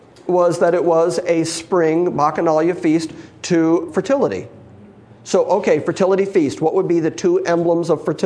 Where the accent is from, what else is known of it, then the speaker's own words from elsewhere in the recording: Detroit, Michigan, United States; I grew up in Detroit with a lot of Catholics.